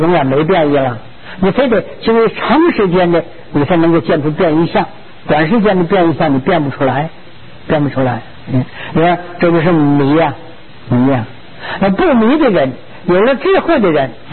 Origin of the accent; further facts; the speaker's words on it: China; 因为我是中国人，中国人听到我们中国发生灾难了，当然是我心里更重一点了。但是我是佛弟子